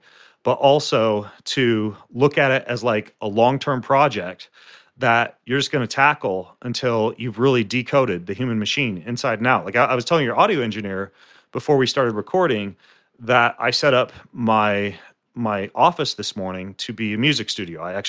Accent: Idaho, United States; Well, I grew up in North Idaho. I was homeschooled.

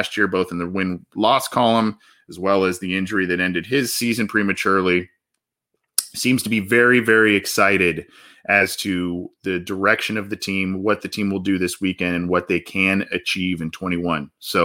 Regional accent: Ohio, United States; I'm from Ohio.

